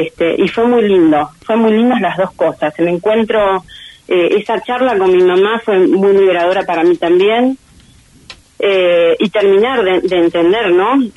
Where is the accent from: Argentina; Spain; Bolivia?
Argentina; Esquel, Chubut; born there; ¿por qué yo nací en Esquel y el resto nació en Buenos Aires?